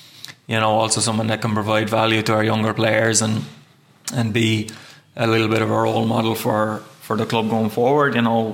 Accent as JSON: {"language": "English", "region": "County Wexford", "country": "Ireland", "tie": "born or raised there", "said": "I didn't want to go to the Premier and I want to play for my hometown club, but at the end of the day, it has to be what's best for you. And fair play to Wexford"}